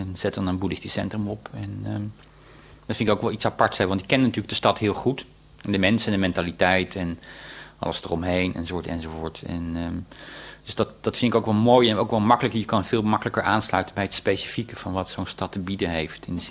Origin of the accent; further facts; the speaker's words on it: The Hague, South Holland, Netherlands; Ja, ik kom oorspronkelijk uit Den Haag. Ik ben geboren en getogen in Den Haag.